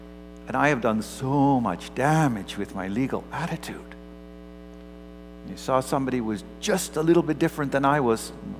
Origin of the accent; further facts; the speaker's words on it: Netherlands; It's puzzling for us when we think we're from Holland.